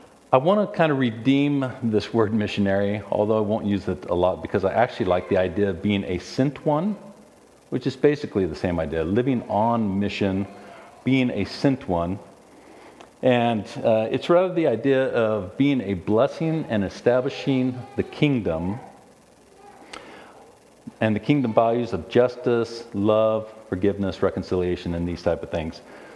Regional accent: California, United States; moved away as an adult; now in Russia; And I come from California and studied at San Diego State University. I studied business, and I joined the organization that we work for, which is called Novo, in 1988. Some of you were not born. I moved to Russia in the year 1991.

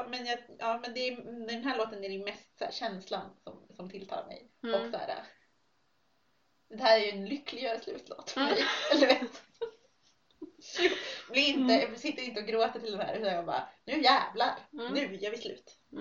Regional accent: Stockholm, Stockholm County, Sweden; vi kom ju från Stockholm.

